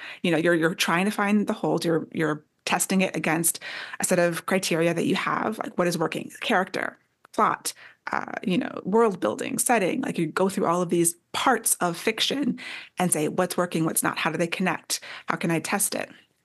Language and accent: English; Maryland, United States; now in Norfolk, United States; I moved from Maryland, where I grew up mostly, to Virginia. And I was living in Norfolk, Virginia, and didn't know anybody.